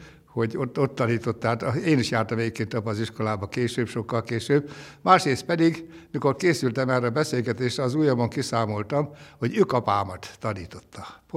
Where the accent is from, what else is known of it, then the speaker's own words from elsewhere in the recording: Kisújszállás, Jász-Nagykun-Szolnok, Hungary; born there; én abban a szerencsés helyzetben vagyok, hogy olyan városban születtem, Kisújszálláson, ahol ő, Arany János, 1834-35-ös tanében tanított